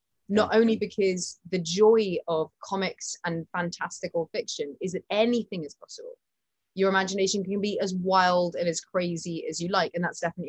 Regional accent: United Kingdom

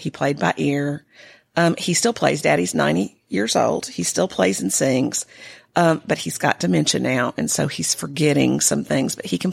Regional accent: Nashville, Tennessee, United States; I grew up in Nashville.

